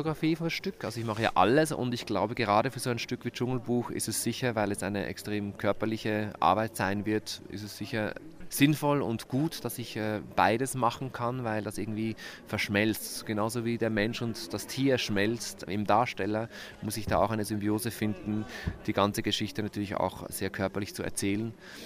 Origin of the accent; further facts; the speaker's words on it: Switzerland; now in Vienna, Austria; ich komme aus der Schweiz, bin aber natürlich durch mein Schaffen schon seit fast 20 Jahren in Wien zu Hause